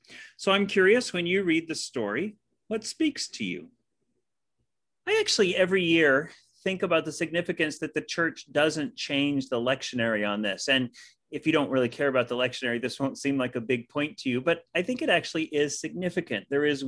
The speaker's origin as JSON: {"language": "English", "country": "United States", "lives_now": "Canada", "said": "Being an American, the royal family didn't have a lot of impact in my life until I came to Canada, and I had to think very hard, because when I became a Canadian"}